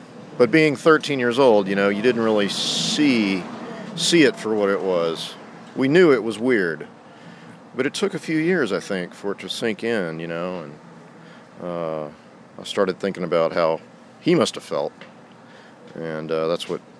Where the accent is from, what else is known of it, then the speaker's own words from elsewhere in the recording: Louisiana, United States; That was a real experience that happened to me when I was growing up in North Louisiana.